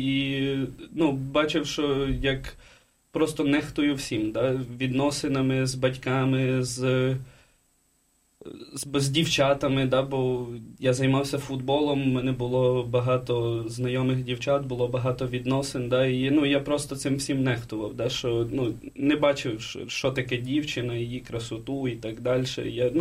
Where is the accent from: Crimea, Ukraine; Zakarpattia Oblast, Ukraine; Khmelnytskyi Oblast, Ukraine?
Zakarpattia Oblast, Ukraine; Uzhhorod; я православний, прийшов до церкви греко-католицької, бо я з Ужгорода.